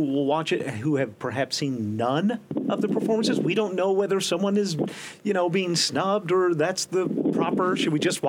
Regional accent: Arkansas, United States; And, as a kid growing up in Arkansas, when I would see the Tonys, there was something there that I knew I would never see any of those. I grew up in a small town.

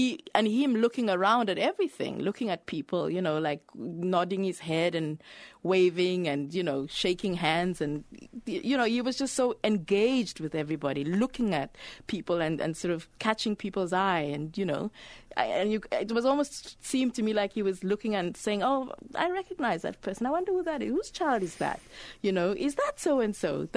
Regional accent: Kliptown, Gauteng, South Africa; Because I told him I was from Cliptown, and he said, do you know the Lollins? And I said, yes, I lived opposite the Lollins.

